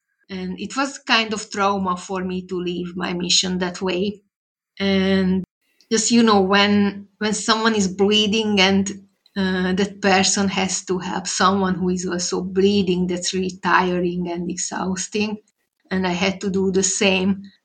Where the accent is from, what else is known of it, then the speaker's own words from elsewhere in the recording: Hungary; English is a second language; And even though I served in Hungary in my home country, I was thinking how I should go home.